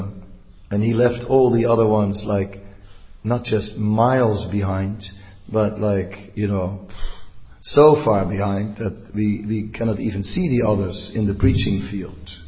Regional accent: Amsterdam, North Holland, Netherlands; It's like, as I say, I am from Amsterdam, and Krishna consciousness in Amsterdam has flourished, has gone up and down, up and down, up and down.

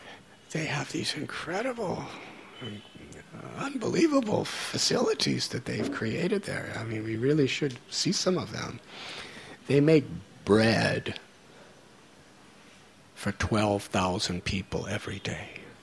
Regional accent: United States; I was born and raised in America.

